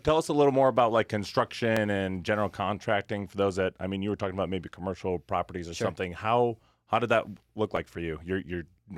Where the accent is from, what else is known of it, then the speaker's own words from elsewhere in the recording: Indiana, United States; For those that don't know, I'm also originally from Indiana, so yeah.